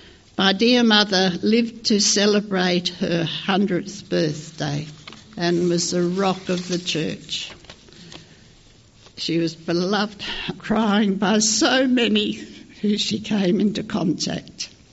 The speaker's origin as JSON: {"language": "English", "town": "Perth", "region": "Western Australia", "country": "Australia", "tie": "born there", "said": "So I was born in Perth 9 years after my big sister Ruth."}